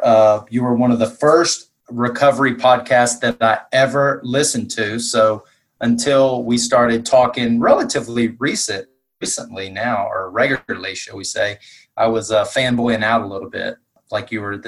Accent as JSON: {"language": "English", "region": "the South", "country": "United States", "said": "I'm from the South and the Bible Belt."}